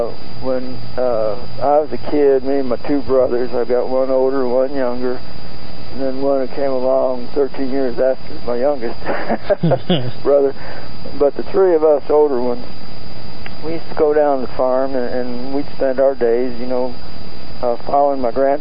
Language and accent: English; Kansas City, Missouri, United States; born there; My older brother was born over there, and I was born in Kansas City.